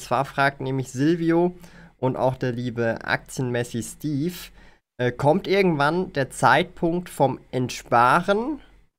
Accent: Switzerland; das habe ich einfach mitbekommen als Schweizer

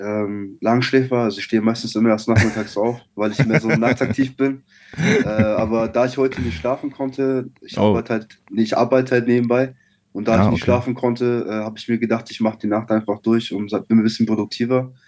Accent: Nuremberg, Bavaria, Germany; Ich komme aus Nürnberg, aus Mittelfranken.

